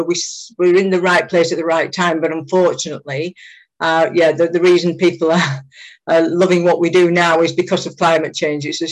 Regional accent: United Kingdom; I live in the UK by my accent and so on. And I'm obviously in the UK now.

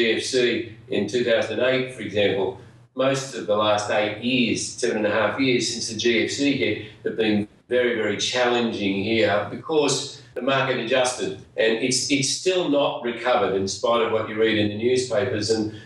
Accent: Sydney, New South Wales, Australia; now in Byron Bay, Australia; I'm originally from Sydney. I moved here a long time ago, about 30 years ago, to Byron Bay.

